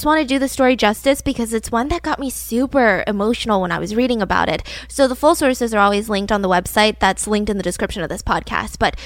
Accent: Atlanta, Georgia, United States; Maybe I was drawn to this case because a lot of it takes place in my hometown of Atlanta, Georgia.

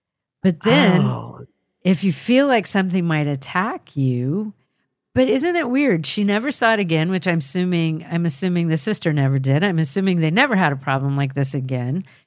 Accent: Waxhaw, North Carolina, United States; I grew up in and around Waxhaw, North Carolina.

